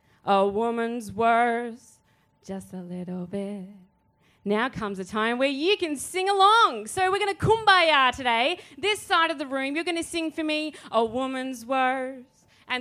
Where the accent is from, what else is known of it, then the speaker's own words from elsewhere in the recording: Western Australia, Australia; born there; as a settler on Noongar land from WA, I was born on Noongar land in WA